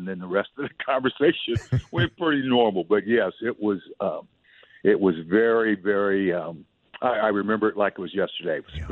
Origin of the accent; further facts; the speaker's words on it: Denver, Colorado, United States; I was growing up in Denver, Colorado. I was a junior in high school